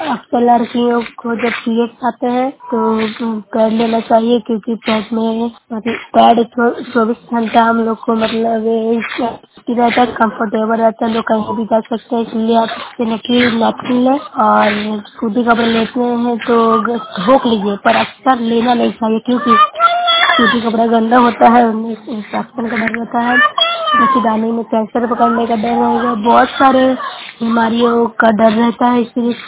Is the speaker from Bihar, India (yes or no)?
yes; Bihar, India; मैं नूरसरा ब्लॉक से हूँ, जिला नालंदा के निवासी से हूँ।